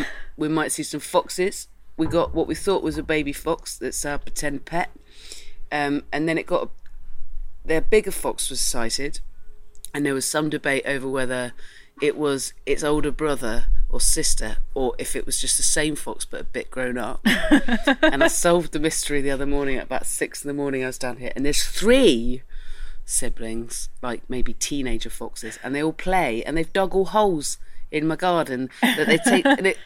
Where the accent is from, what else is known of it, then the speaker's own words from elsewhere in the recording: South West England, United Kingdom; And also, I'm from Dorset.